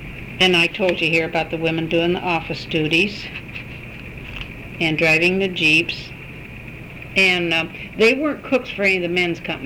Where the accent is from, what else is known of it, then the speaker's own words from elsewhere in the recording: Marengo, Iowa, United States; moved away; street here is named after my hometown in Iowa